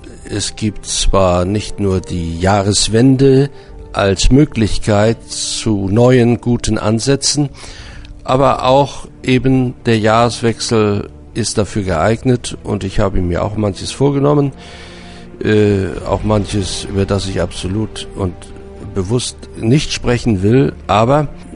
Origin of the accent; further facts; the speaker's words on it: Hamburg, Germany; also born or lived in East Prussia; now in Bonn, Germany; Ich komme gebürtig aus Ostpreußen, habe von 1945 bis 1968 in Hamburg gelebt oder bis 1969. Seitdem wohne ich in Bonn.